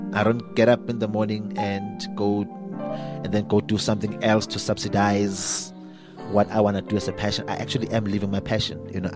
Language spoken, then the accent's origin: English; Mbalele, Mpumalanga, South Africa; I'm a fanboy from Mbalele, you know, in the Mpumalanga province. And I take pride in that, about where I come from, because that's my history, that's my heritage, and that built my character, you know.